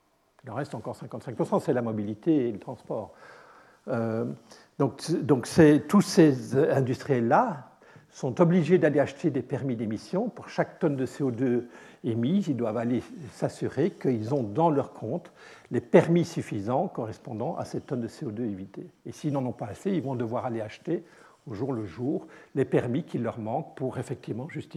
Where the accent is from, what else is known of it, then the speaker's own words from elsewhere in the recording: Belgium; Je suis belge, j'ai des beaux-frères et des belles-sœurs qui habitent en Belgique